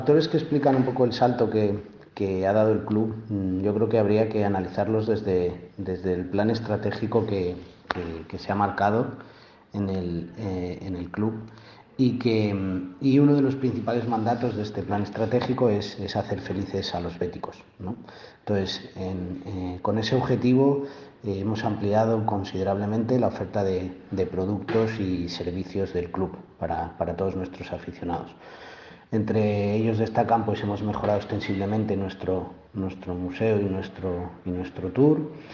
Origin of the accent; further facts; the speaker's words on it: Valladolid, Castile and León, Spain; born there; nací en Valladolid en 1975